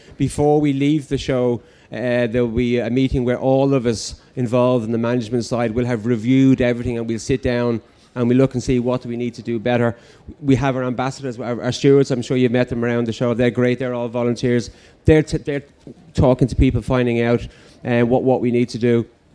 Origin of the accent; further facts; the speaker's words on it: Ireland; And particularly, as I said, I think being Irish, we like to have a bit of space